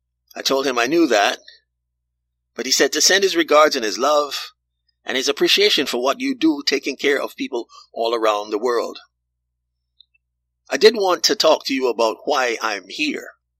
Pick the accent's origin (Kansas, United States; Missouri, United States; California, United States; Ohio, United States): Kansas, United States; I ran two small companies in my home state of Kansas.